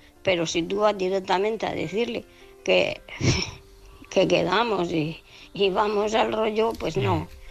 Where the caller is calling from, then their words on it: Murcia, Region of Murcia, Spain; de Murcia.